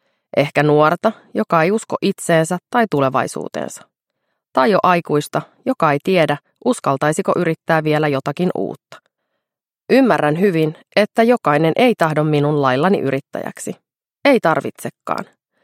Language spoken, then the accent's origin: Finnish; Helsinki, Uusimaa, Finland; Synnyin ja kasvoin Itä-Helsingin Myllypurossa. Rauhattomalla alueella oli paljon alkoholisteja ja vähäosaisuutta. Kotimme sijaitsi kaupungin vuokratalossa, kerrostalossa